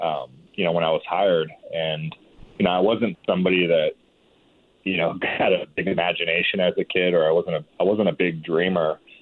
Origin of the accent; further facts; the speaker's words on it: California, United States; It's to me growing up in the Bay Area when I did, it was so blue collar, you know, and it's really known, you know, for big Silicon Valley now.